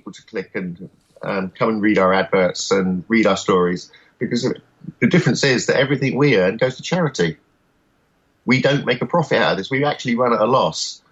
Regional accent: London, United Kingdom; born there; I've been to London. I was born in London.

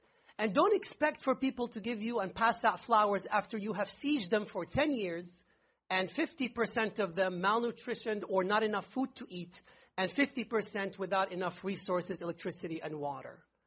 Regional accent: Texas, United States; I come from Texas. You don't step on our backyard in Texas.

